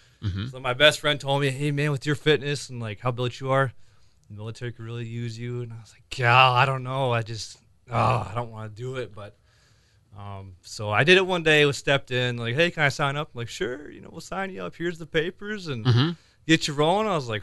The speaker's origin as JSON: {"language": "English", "town": "Sioux Falls", "region": "South Dakota", "country": "United States", "tie": "born or raised there", "said": "Yeah, born and raised in Sioux Falls my whole life."}